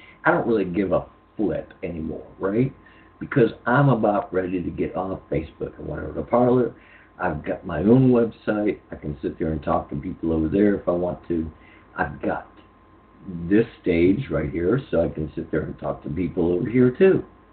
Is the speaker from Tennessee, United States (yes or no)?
yes; Memphis, Tennessee, United States; I'm looking at my hometown newspaper here, the Southern Standard, right? in Memphis, Tennessee. That's where I'm from.